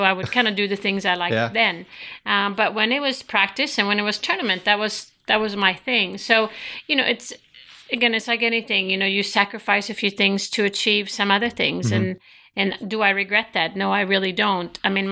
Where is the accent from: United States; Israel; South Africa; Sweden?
Sweden; growing up in Sweden, of course, we didn't have the technology that we have today